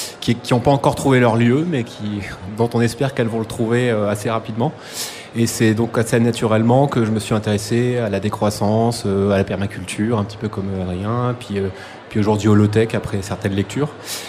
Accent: Lille, Hauts-de-France, France; Alors moi, je viens de Lille.

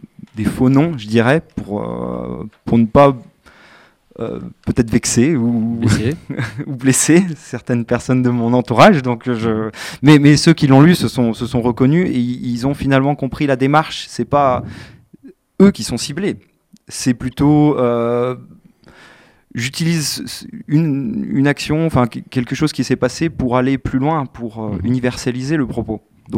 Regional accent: Unieux, Auvergne-Rhône-Alpes, France; 25 ans. Je suis originaire du Mazet-Saint-Voix, mais je suis né à Unieux, où j'ai toujours vécu.

